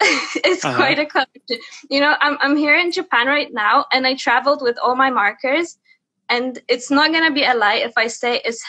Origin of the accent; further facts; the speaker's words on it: Poland; English is a second language; because I'm from Poland, from rather a small town in there.